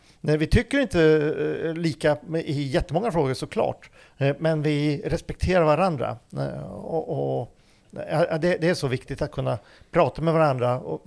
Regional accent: Tyresö, Stockholm County, Sweden; Nej, men jag är född och uppvuxen här i Tyresö.

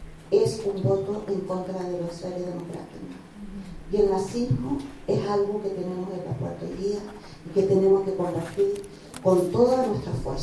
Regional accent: Chile; now in Sweden; Soy exiliada chilena. Llegué a Suecia el año 75.

